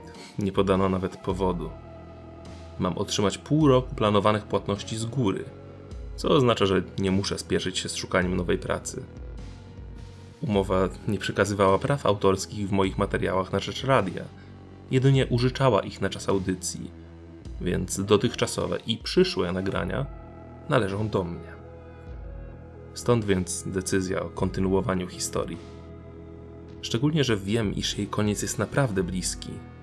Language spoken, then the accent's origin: Polish; Gdynia, Pomeranian Voivodeship, Poland; a przecież jestem z Gda... Nie, czekaj. Nie. Z Gdyni.